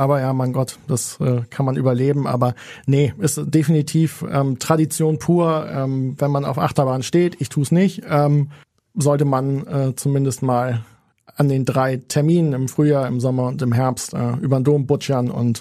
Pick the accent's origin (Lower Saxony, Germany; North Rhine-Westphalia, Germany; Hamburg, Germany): Hamburg, Germany; so sind wir Hamburger.